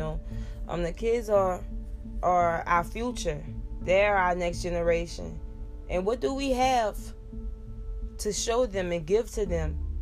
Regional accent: New Orleans, Louisiana, United States; You know, I'm from New Orleans, so this was 2020 February. Mardi Gras is going down.

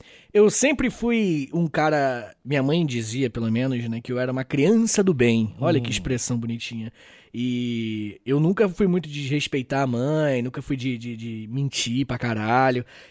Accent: Rio de Janeiro, Brazil; O estado do Rio de Janeiro, minha terra, tem 43 mil quilômetros, tá ligado?

